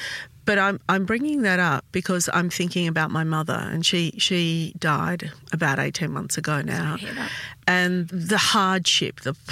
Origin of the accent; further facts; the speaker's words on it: Glebe, New South Wales, Australia; I grew up in Glebe.